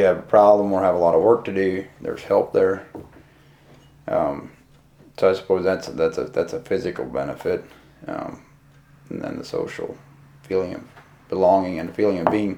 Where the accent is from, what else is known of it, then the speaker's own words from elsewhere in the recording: Indiana, United States; also born or lived in Ohio; I remember when we moved, and I was almost 8 years old, and we moved from Ohio to Indiana. And there was a while when I had a yearning to move back there.